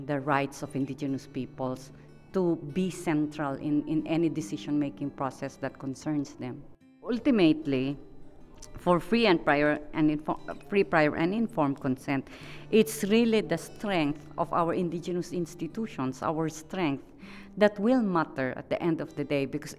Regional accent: Philippines; Even if you come from Hawaii, I come from the Philippines, we all need to work together

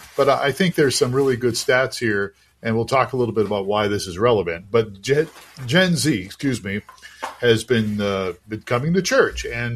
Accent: Ohio, United States; Wow, my home state.

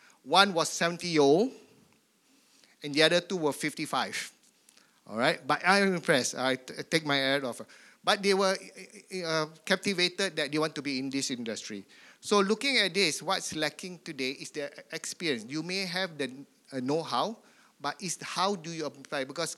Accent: Singapore; I'm from Singapore, by the way.

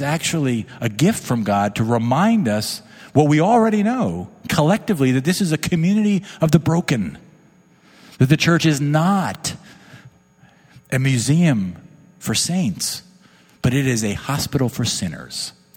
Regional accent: New Jersey, United States; I grew up in the Jersey Shore

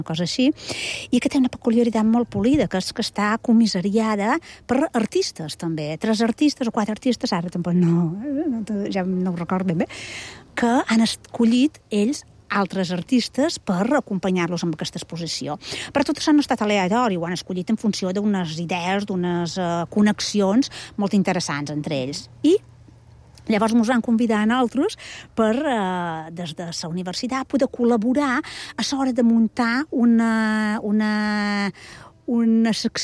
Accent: Balearic Islands, Spain; som menorquina

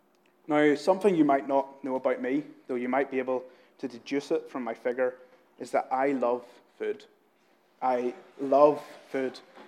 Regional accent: Northern Ireland, United Kingdom; moved away as an adult; back in my hometown in Northern Ireland, there's a coffee shop

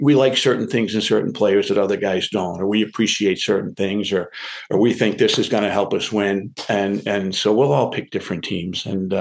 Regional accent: United States; But as an American, and you know how we are, particularly with the Olympics

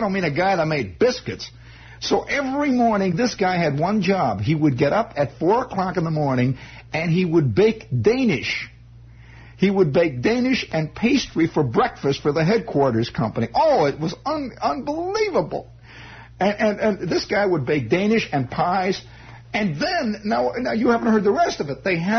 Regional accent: United States; accent: Midwestern; My Midwestern accent was against me.

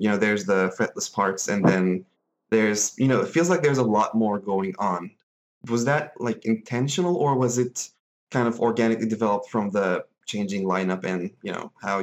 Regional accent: Turkey; Yeah, I'm from Turkey

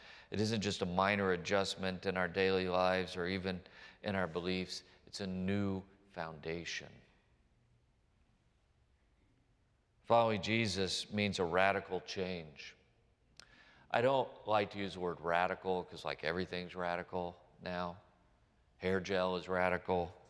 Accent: Texas, United States; where I grew up in Texas, the soil is clay.

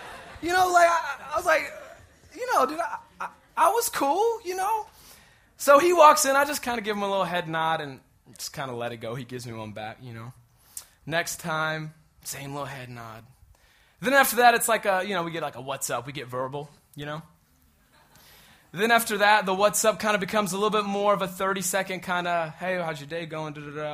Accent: Atlanta, Georgia, United States; now in Dallas, United States; I'm from Atlanta, Georgia, but I live here in Dallas now.

